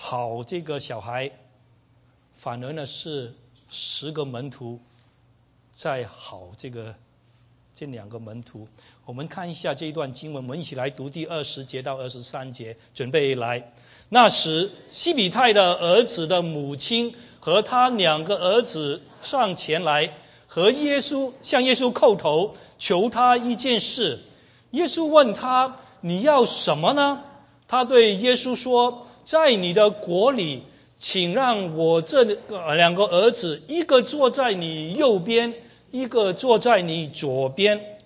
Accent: China; 我们中国人都比较喜欢左右左右

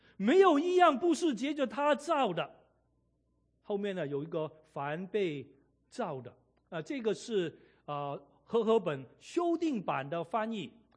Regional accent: China; 所以换句话，这个是我们中国人有的优势来理解这个约翰福音第一章。

